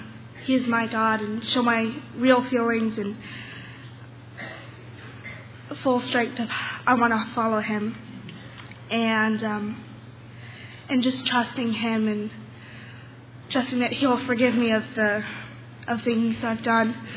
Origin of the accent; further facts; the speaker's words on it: Mineral Wells, West Virginia, United States; I'm from Mineral Wells, West Virginia.